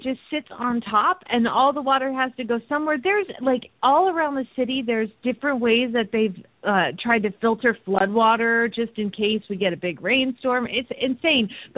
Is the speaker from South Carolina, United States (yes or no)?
no; Phoenix, Arizona, United States; from Phoenix, Arizona